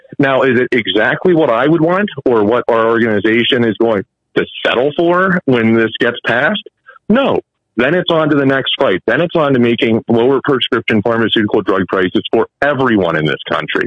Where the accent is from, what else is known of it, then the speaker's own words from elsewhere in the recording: Wheeling, West Virginia, United States; also born or lived in Washington D.C.; now in Jefferson County, United States; I'm from Wheeling, West Virginia. I moved to Jefferson County a few years ago after working in D.C. and living in D.C. for about a decade.